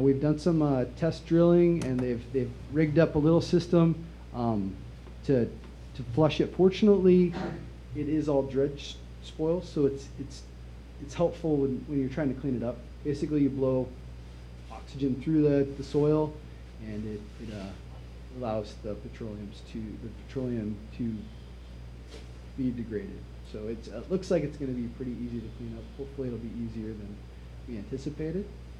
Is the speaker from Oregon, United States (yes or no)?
yes; Astoria, Oregon, United States; So, I grew up in Astoria, and fortunately, I went off to college